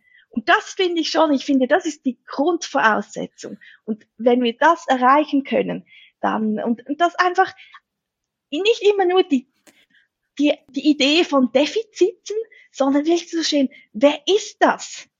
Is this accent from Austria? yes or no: no; Switzerland; ich bin halt Schweizerin, ich bin hier aufgewachsen, ich bin hetero, cisgendered Frau